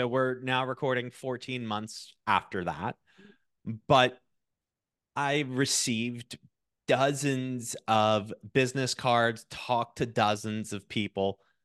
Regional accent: Chicago, Illinois, United States; we're also Chicagoan

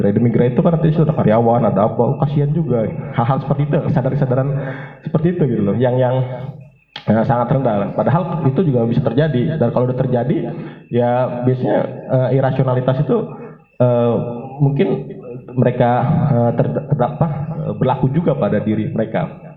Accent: Cirebon, West Java, Indonesia; Kemarin saya ke Cirebon gitu, itu kampung saya ternyata ada juga yang seperti itu gitu.

